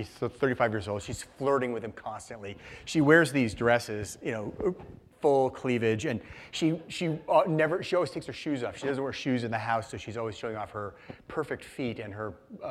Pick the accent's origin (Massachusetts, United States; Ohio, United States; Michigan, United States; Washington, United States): Washington, United States; Seattle; especially in this neighborhood that I grew up near in North Seattle called the Highlands